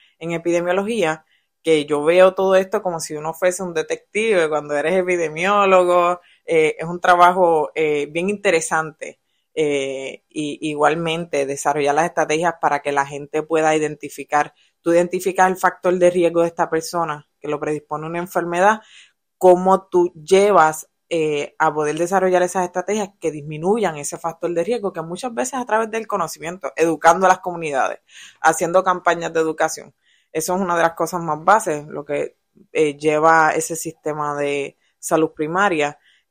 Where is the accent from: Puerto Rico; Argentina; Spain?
Puerto Rico; Villalba; yo me crié en el campo, en Villalba, una familia gigante, muchos enfermeros, muchos maestros, nadie había estudiado más allá, ¿verdad? De su bachillerato.